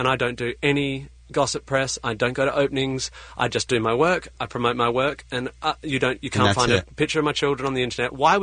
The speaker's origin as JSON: {"language": "English", "country": "Australia", "said": "As an Australian, it's just announcing a tour, really."}